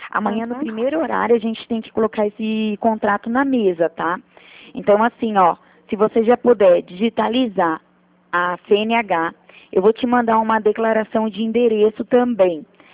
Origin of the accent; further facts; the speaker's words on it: Curitiba, Paraná, Brazil; E eu sou daqui de Curitiba.